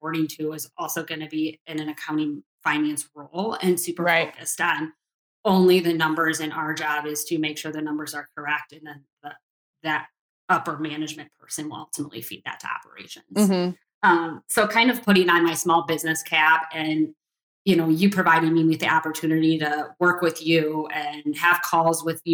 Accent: Michigan, United States; my husband is from Houston and I am from Northern Michigan.

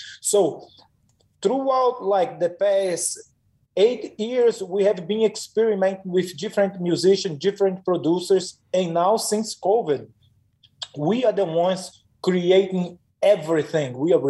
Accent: Brazil; English is a second language; now in Cedar Falls, United States; We came from Brazil to Iowa to play one song.

